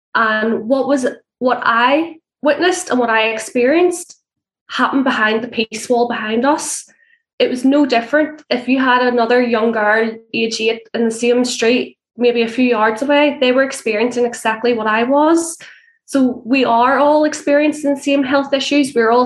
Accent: Belfast, Northern Ireland, United Kingdom; Actually, I was different. I grew up on the Shankill Road.

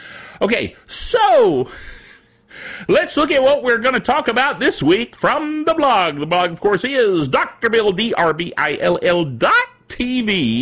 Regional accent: Thomasville, North Carolina, United States; Now, I'm not from Ireland. I'm actually from Thomasville, North Carolina.

